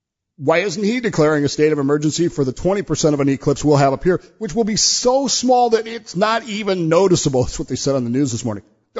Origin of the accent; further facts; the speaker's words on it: United States; Sorry, I'm American, so I say it Aquila